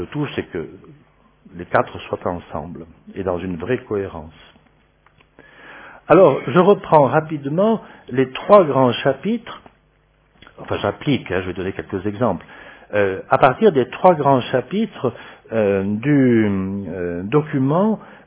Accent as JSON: {"language": "French", "country": "France", "said": "Dans la société civile, moi bon, je suis français"}